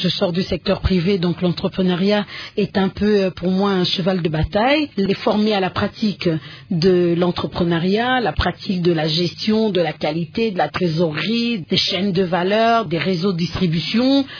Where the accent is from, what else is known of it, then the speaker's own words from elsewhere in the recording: DR Congo; produire demain différentes actions ou produits ou autres qui nous feront plaisir en tant que Congolais.